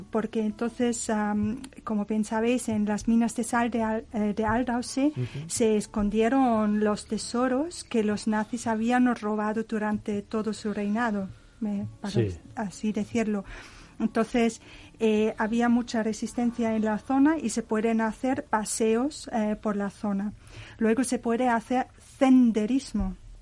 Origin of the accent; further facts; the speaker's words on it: Austria; Spanish is a second language; Sí, sí, claro. Yo soy de Austria, sí.